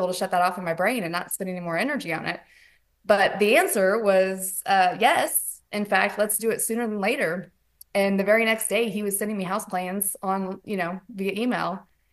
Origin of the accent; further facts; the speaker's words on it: Blue Springs, Missouri, United States; Well, so I grew up in the Kansas City area, Blue Springs specifically, and went through high school, that entire area, and then went to college in Kansas City, started out at UMKC and ended up getting my degree from Park Univers